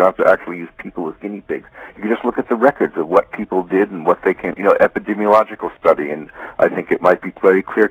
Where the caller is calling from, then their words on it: Ithaca, New York, United States; Hi, George. … in Ithaca.